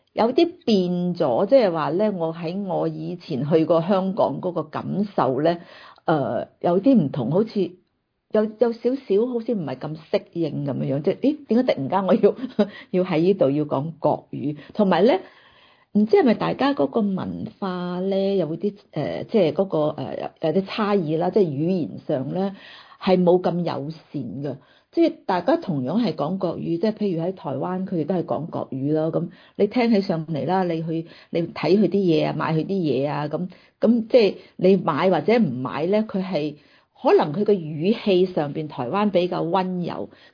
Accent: Guangdong, China; 以前香港人或者係我哋廣東人嗰啲有咁多

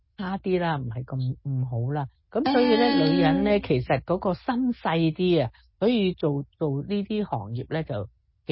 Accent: China; 我哋中国人咧，即系亚洲啲人咧

